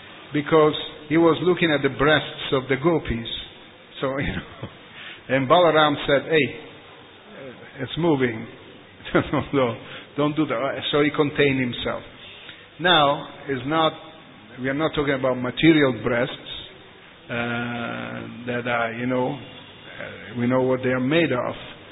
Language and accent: English; Italy; I'm from Italy, and then I also went there.